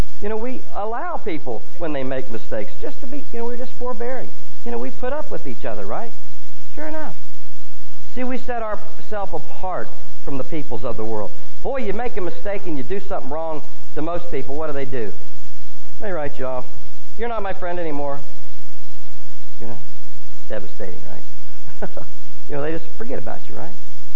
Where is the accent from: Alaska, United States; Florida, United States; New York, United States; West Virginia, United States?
West Virginia, United States; I grew up in West Virginia.